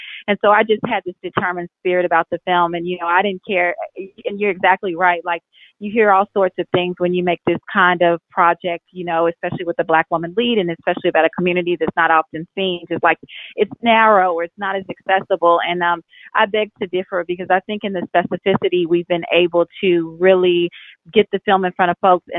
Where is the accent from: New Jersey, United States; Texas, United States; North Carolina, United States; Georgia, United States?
Texas, United States; I grew up in Black Texas and it was completely affirmative for me, you know, and a big part of the reason I'm here is because of growing up in that neighborhood and people supporting me